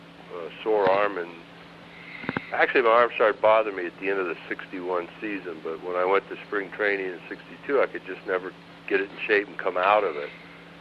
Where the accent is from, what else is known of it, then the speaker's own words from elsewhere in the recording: California, United States; But that was hard because I had settled into the Bay Area. I was from California.